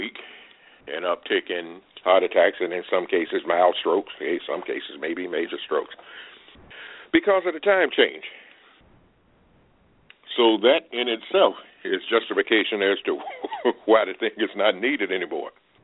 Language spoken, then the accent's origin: English; North Carolina, United States; when I was a kid in North Carolina